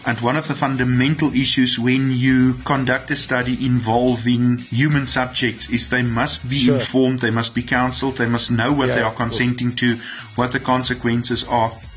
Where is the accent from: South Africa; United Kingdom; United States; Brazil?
South Africa; As a South African, it was always in the back of my mind